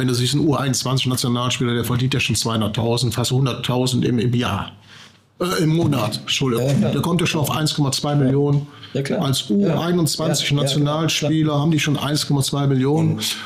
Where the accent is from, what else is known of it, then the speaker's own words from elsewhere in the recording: Düsseldorf, North Rhine-Westphalia, Germany; ich bin ja auch groß geworden in Düsseldorf